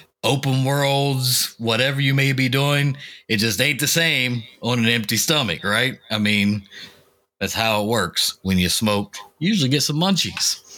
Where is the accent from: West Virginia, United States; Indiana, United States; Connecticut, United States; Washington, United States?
West Virginia, United States; Charleston; That was based in West Virginia. So for me, it was like nostalgic because I'm from West Virginia. I'm from Charleston where it was all everything.